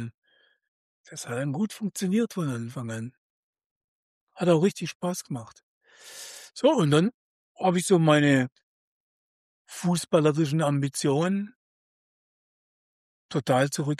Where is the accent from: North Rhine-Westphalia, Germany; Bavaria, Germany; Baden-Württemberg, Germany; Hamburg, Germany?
Baden-Württemberg, Germany; Stuttgart